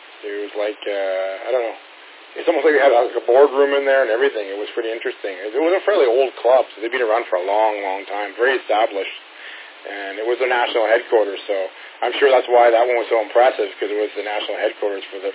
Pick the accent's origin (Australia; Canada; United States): Canada; West Coast; I said, "I came from Canada," and they said, "Oh, Canada? Where in Canada?" I said, "Well, the west coast of Canada. Way."